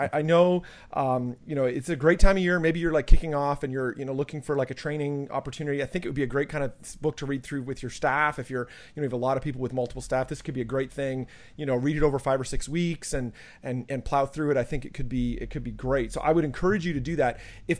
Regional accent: Canada; I'm from Canada and ministered in New Jersey and in Toronto

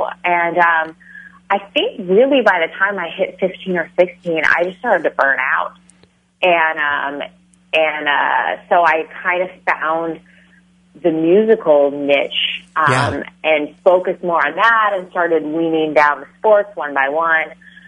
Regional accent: Oregon, United States; I grew up outside of Portland, Oregon.

